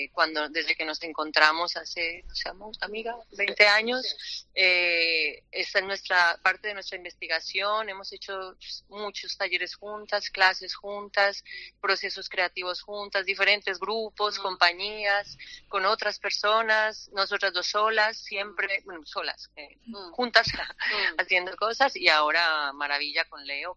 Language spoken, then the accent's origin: Spanish; Colombia; Yo soy colombiana, entonces también es un país donde se respira y donde se vive bailando, cantando